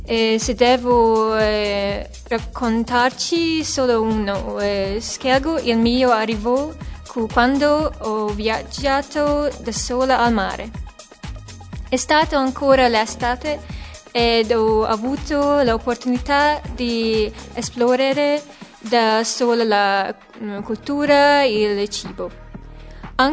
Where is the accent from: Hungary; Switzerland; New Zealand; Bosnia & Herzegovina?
Hungary; Heves; Italian is a second language; moved away as an adult; also born or lived in London; Vengo da Ungheria, da una piccola città chiamata Heves. Gli ultimi 7 anni stavo in UK, a Londra, mentre studiavo l'architettura.